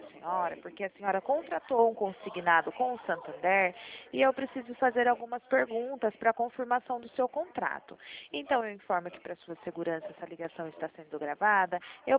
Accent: Limeira, São Paulo, Brazil; somos do interior de São Paulo.

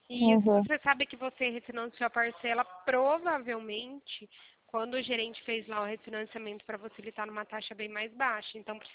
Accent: São Paulo, Brazil; Eu sou do interior de São Paulo

